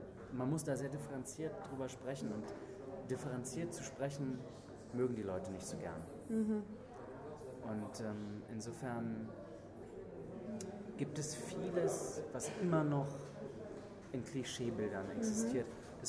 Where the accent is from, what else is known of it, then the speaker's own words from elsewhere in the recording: East Germany, Germany; ich bin ganz klar ein Kind der DDR und bin auch ganz klar ein Kind des wiedervereinten Deutschlands.